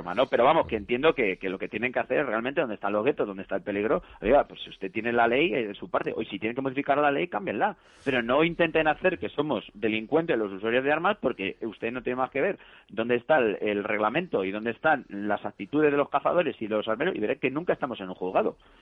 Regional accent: Spain; nosotros somos usuarios, somos españoles, pagamos nuestros impuestos

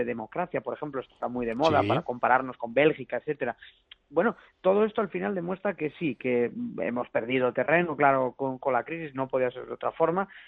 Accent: Galicia, Spain; Y ojo que yo soy gallego e hijo de empresario del textil

